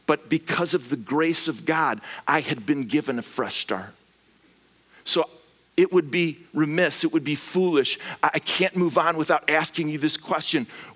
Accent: Midwest, United States; I think I learned it from my dad growing up in the Midwest

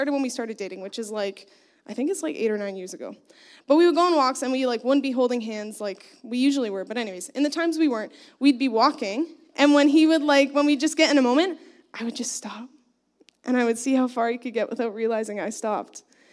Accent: Toronto, Ontario, Canada; now in Ottawa, Canada; We grew up in the Greater Toronto area, and now we live in Ottawa

